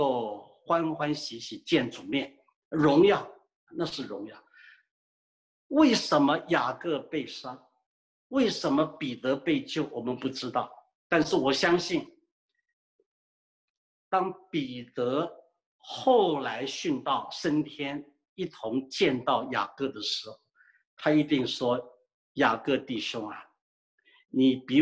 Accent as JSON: {"language": "Chinese", "country": "China", "said": "我们中国人华人蒙神的怜悯，我们实在感恩。"}